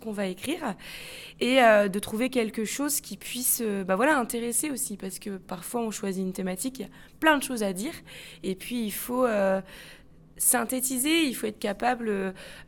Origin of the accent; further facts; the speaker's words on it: Lille, Hauts-de-France, France; je suis originaire de Lille. J'ai eu 31 ans, là, il n'y a pas très longtemps. J'ai fait mes études à Lille, à l'Université de Lille. J'ai une licence en écologie des populations. Et ensuite, je suis arrivée sur la Côte d'Opale, à Vimereux